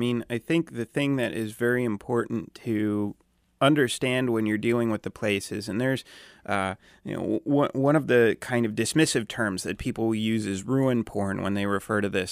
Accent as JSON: {"language": "English", "town": "Hershey", "region": "Pennsylvania", "country": "United States", "tie": "born or raised there", "said": "to relate that to my own experience growing up in Hershey and seeing the factory"}